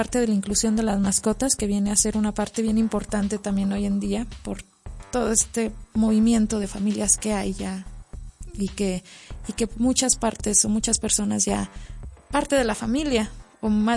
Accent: Tamaulipas, Mexico; Y entre más al norte te mueves, porque yo soy de Tamaulipas, entre más al norte te mueves

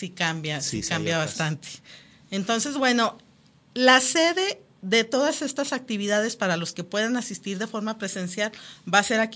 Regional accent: Mexico; nosotros como mexicanos tenemos ese chip

